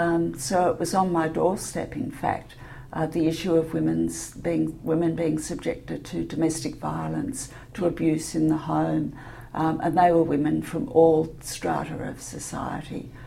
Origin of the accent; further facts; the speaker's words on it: Sydney, New South Wales, Australia; Dad was working in business and my mother had gone to secretarial school. So I grew up in a kind of classic 1950s, 1960s suburban Sydney.